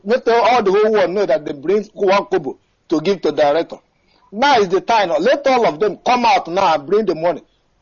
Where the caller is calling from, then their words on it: Paris, Île-de-France, France; I'm calling from France.